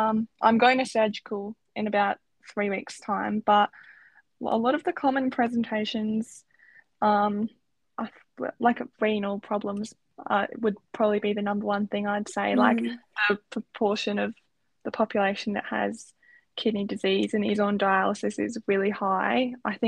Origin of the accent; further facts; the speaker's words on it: Queensland, Australia; because I'm like from Queensland, we're used to the humidity